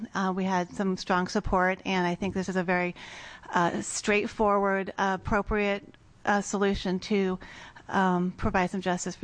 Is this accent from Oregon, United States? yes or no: yes; Salem, Oregon, United States; I'm from Salem, Oregon.